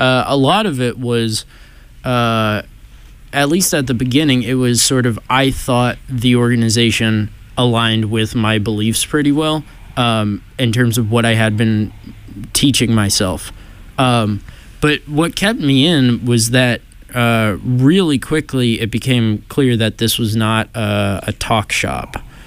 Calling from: Worcester, Massachusetts, United States; I'm actually calling from this city called Worcester, Massachusetts. It's about 45 minutes west of Boston.

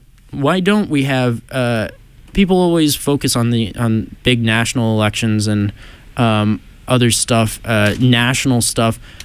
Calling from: Worcester, Massachusetts, United States; I'm actually calling from this city called Worcester, Massachusetts. It's about 45 minutes west of Boston.

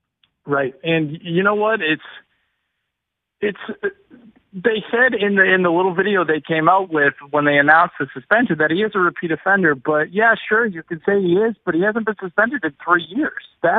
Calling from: Andover, Massachusetts, United States; I'm calling from Andover, Massachusetts.

